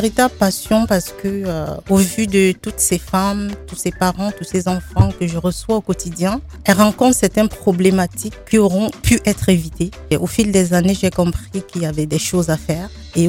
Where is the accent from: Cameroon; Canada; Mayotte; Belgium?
Cameroon; West; now in France; je suis d'origine camerounaise. Je viens de l'Ouest Cameroun. Je suis née au Cameroun et arrivée en France en 2005.